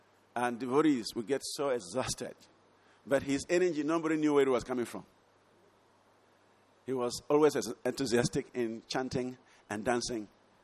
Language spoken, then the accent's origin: English; Nigeria; moved away; But I came from Nigeria. So I was staying with Maharaj in the guest house.